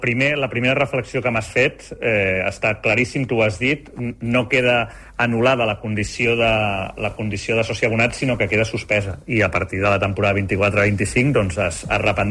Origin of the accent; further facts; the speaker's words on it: Badalona, Catalonia, Spain; Res, dir-vos com a badaloní, que abans us escoltava, que Badalona és una ciutat fantàstica, acollidora